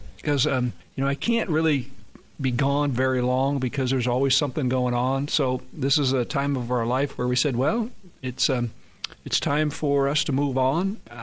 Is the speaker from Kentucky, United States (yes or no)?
no; John Day, Oregon, United States; now in Tillamook, United States; my wife and I both grew up in Eastern Oregon. I grew up in John Day, and she grew up in La Grande. So we're kind of going back home.